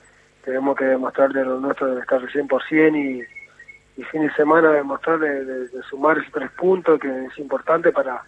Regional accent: Argentina; que sabemos que todos los argentinos estamos esperando que Argentina pueda salir campeón

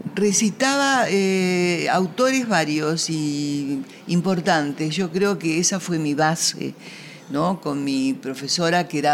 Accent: Montevideo, Uruguay; also born or lived in Buenos Aires, Argentina; yo nací acá, en Buenos Aires, pero mis padres se fueron a vivir en el año 45... Se fueron a vivir a Montevideo.

